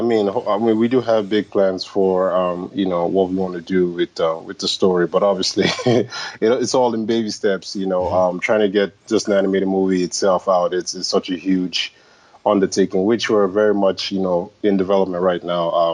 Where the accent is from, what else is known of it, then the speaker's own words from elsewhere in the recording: Lagos, Nigeria; growing up in Lagos, Nigeria, I didn't even think I would be